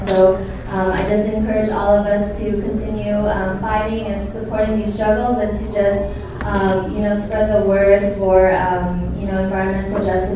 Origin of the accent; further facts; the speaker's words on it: Philippines; now in Los Angeles, United States; living in Los Angeles, I didn't feel that connection to the land until I was able to go back to my hometown of the Philippines.